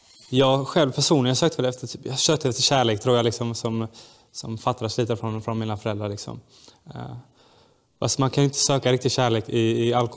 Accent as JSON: {"language": "Swedish", "town": "Gislaved", "region": "Jönköping County", "country": "Sweden", "tie": "born or raised there", "said": "Ja, jag växte upp i Gislaved."}